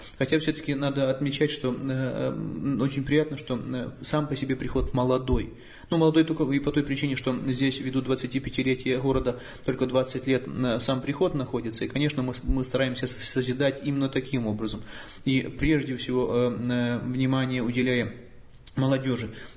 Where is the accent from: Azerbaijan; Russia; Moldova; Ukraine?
Ukraine; Western Ukraine; born there; я родился на Западной Украине